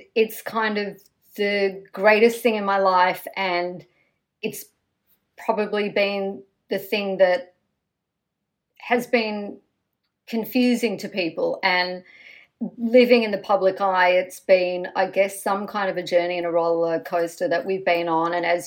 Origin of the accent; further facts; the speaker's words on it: Australia; we grew up in Australia with Dolly magazine